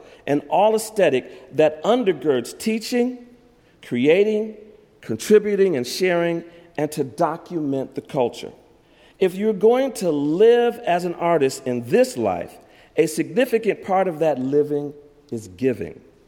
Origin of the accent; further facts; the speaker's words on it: Detroit, Michigan, United States; Now, I will say that I'm from Detroit, which I'll talk a little bit about later